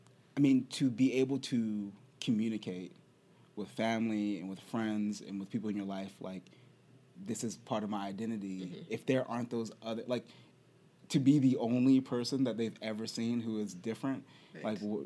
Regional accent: Charlotte, Virginia, United States; So I grew up in Charlotte, Virginia. and there's just, like, there are not that many people of color there.

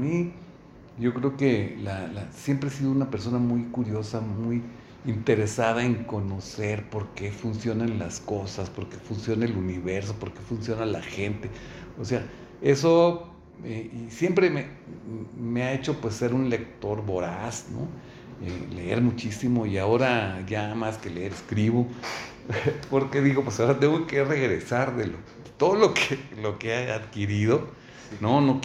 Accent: Aguascalientes, Mexico; Yo soy originario de Aguascalientes, del estado de Aguascalientes. Nací en la ciudad de Aguascalientes hace ya un buen rato, antes de que lanzaran el Sputnik 1, te puedo decir, ¿no? Yo tenía 6 años cuando lanzaron el Sputnik 1

